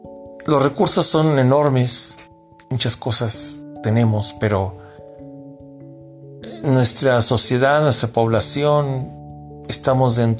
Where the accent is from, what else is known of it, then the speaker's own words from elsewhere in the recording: Peru; Hasta parecemos peruanos, ¿eh? Porque así somos muchos peruanos